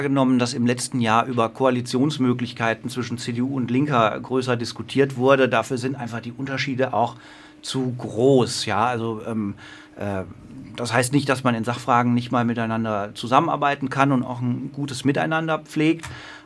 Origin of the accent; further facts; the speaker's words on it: Zülpich, North Rhine-Westphalia, Germany; Also ich bin hier im Bonner Umland aufgewachsen, in Zöbich